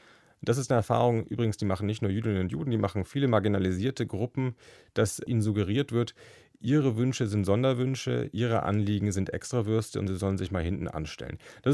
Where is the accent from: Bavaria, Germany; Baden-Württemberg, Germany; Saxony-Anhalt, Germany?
Bavaria, Germany; Erlangen; born there; in meiner Geburtsstadt in Erlangen.